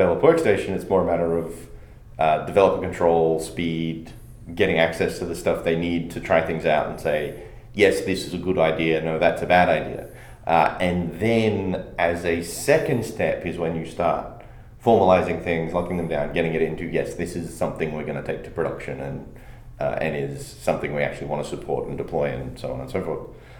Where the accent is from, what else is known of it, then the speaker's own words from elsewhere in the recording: Australia; Curious, because I'm an Australian.